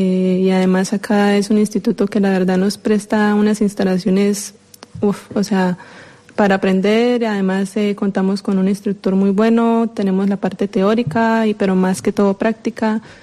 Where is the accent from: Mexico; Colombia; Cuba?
Colombia; now in Spain; No, soy colombiana. Ya llevo un par de años aquí en España viviendo.